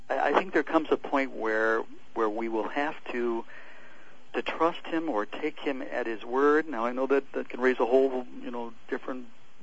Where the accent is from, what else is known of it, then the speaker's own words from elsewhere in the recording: Missouri, United States; born there; I was born in Missouri. You know, so people look at me and say, well, he's a Missourian. Well, in actuality, I live in Michigan right now.